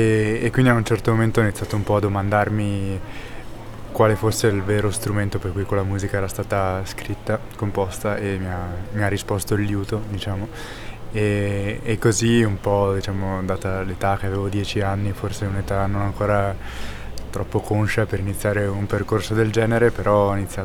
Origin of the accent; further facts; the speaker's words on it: Vicenza, Veneto, Italy; Io vengo da Vicenza